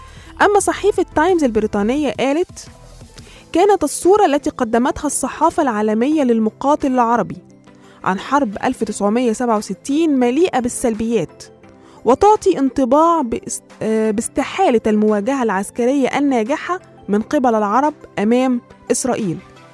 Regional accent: Egypt; بقوا واقفين قدامنا احنا كمصريين وسوريين مش عارفين يعملوا حاجة، مرعوبين مننا.

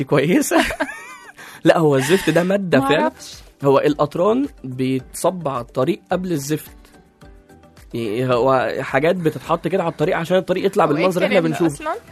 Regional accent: China; أول حاجة مثلا عندنا في الصين حاجة اسمها شجرة العروسة.

